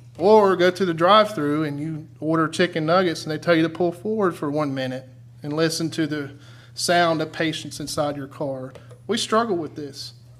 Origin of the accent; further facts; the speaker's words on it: Florida, United States; You know, I'm from Central Florida.